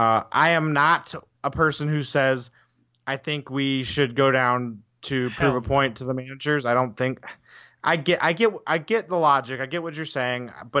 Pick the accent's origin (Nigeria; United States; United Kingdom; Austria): United States; So as an American fan, it hurts me very much if we go down.